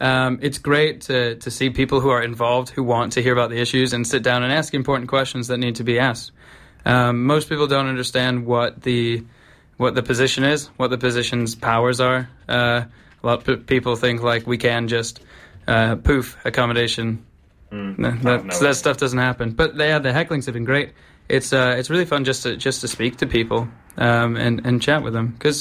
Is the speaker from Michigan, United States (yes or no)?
no; Chicago, Illinois, United States; As we've said … I'm from Chicago originally.